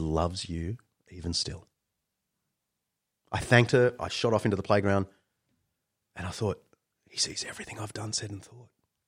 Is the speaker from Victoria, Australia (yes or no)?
no; Sydney, New South Wales, Australia; I grew up in Sydney, classic Aussie household, lived by the beach